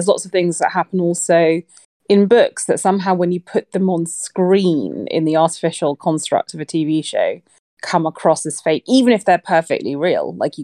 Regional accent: England, United Kingdom; And maybe that just comes from growing up in England.

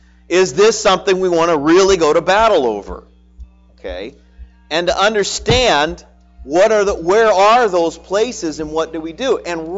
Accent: United States; living in a nation like the United States has been one and the same of feeling like I'm an American, I'm a Christian, it's kind of all the same.

